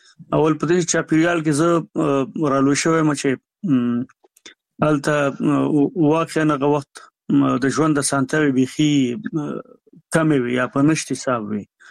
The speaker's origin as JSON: {"language": "Pashto", "town": "Jalalabad", "region": "Nangarhar", "country": "Afghanistan", "tie": "born or raised there", "said": "زمونږ کلی د دغه نه ډېر لرې دی، د جلال آباد نه، د ښار نه"}